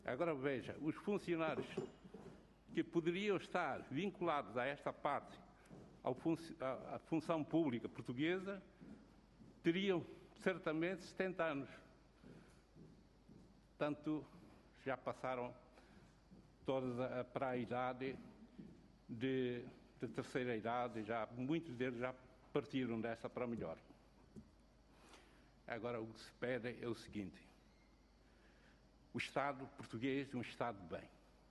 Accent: Timor-Leste; born there; sou timorense, nascido em Timor, mas o meu coração é português.

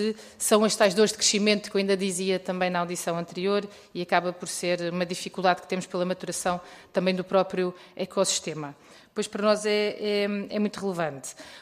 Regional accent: Leiria, Centro, Portugal; como leiriense amiga da família

